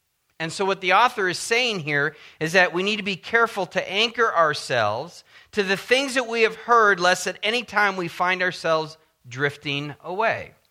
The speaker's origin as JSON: {"language": "English", "town": "San Diego", "region": "California", "country": "United States", "tie": "born or raised there", "said": "When I grew up in San Diego, I was a real surf rat"}